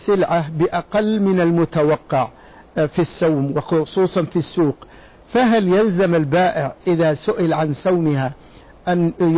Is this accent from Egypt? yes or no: no; Saudi Arabia; بلادنا المملكة العربية السعودية